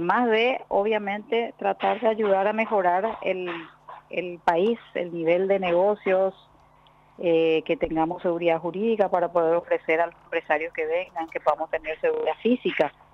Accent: Paraguay; Esa es nuestra misión como paraguayos.

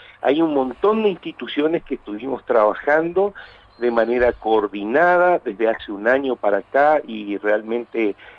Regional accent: Paraguay; now in Argentina; la gente que va al sur, que somos muchísimos paraguayos que están trabajando en la Argentina

